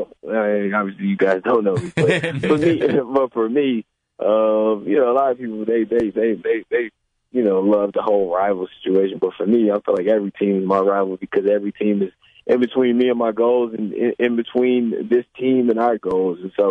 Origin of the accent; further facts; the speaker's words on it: Texas, United States; because I grew up in Texas, so cost of living there is very cheap.